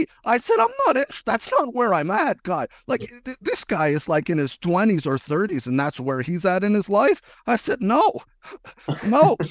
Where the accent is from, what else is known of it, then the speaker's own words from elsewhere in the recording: Brampton, Ontario, Canada; I grew up in Brampton, and Brampton was a primarily, Christian, European community.